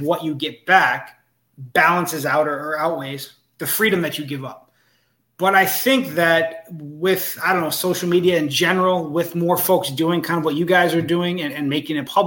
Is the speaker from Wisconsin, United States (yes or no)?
yes; Lake Mills, Wisconsin, United States; also born or lived in Milwaukee, United States; And that's so I used to live in Milwaukee until I was about 12. Then we moved to this small farming town, my mom, called Lake Mills.